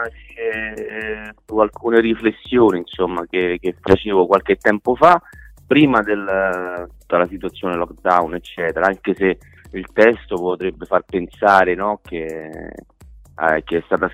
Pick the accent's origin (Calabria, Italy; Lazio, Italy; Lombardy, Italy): Lazio, Italy; perché noi siamo della provincia di Viterbo, veniamo dalla Tuscia